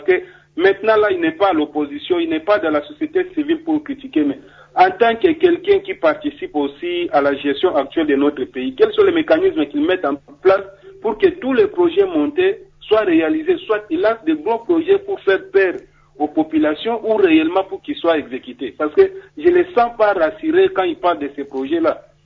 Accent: Kikwit, Kwilu, DR Congo; ce qu'on peut produire tel que chez nous à Kikwit, ça peut aller dans d'autres régions du pays

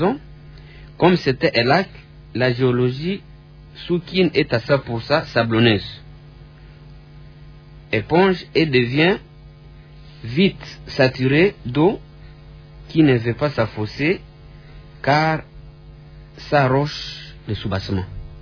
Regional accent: Morocco; Je viens du Maroc, laissez-moi vous dire, les Marocains adorent leur train, et leur tramway.

